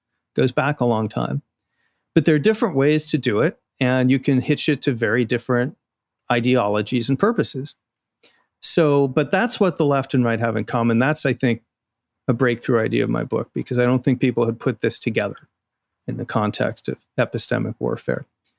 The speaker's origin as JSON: {"language": "English", "region": "Arizona", "country": "United States", "tie": "born or raised there", "said": "the bogus partisan audit in Arizona, my home state."}